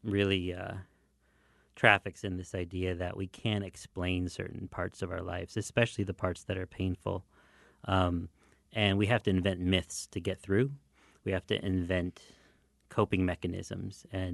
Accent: Detroit, Michigan, United States; My mom is a Ukrainian immigrant, and I grew up in the Ukrainian community in Detroit.

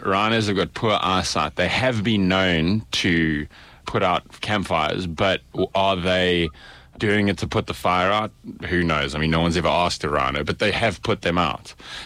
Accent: South Africa; So, I'm from South Africa.

